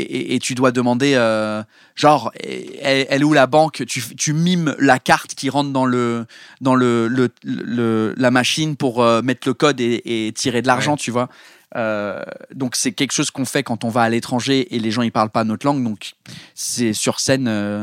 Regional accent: England, United Kingdom; Les Anglais, on parle pas beaucoup avec nos mains

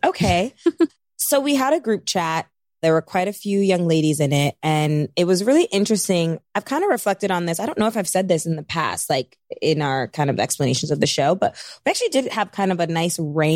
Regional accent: Brooklyn, New York, United States; I too grew up in Bed-Stuy, Brooklyn.

